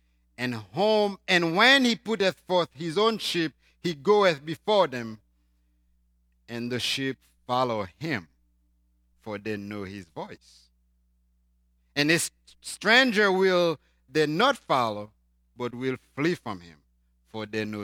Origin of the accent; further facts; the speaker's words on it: Haiti; now in United States; But as a Haitian, born and raised in Haiti, I don't know the American politics.